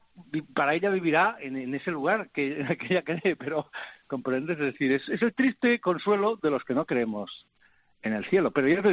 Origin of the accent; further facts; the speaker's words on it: Ibahernando, Extremadura, Spain; also born or lived in Girona; a mi pueblo, a Extremadura, a Iván Hernando, al lado de Trujillo, donde vivía, donde nací, de donde es toda mi familia